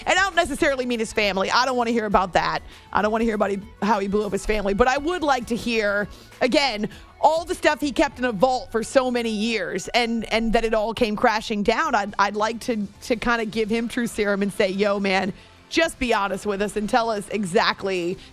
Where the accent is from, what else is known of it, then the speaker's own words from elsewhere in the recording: United States; And I know our country's not perfect, but I am an American, and this is always where I will live.